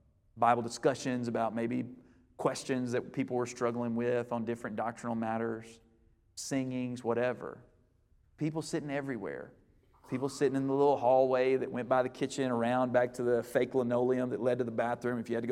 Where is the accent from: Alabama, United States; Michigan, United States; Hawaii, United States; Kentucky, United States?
Alabama, United States; Lacey Spring; I grew up in Lacey Spring, Alabama in a double-wide trailer, all right?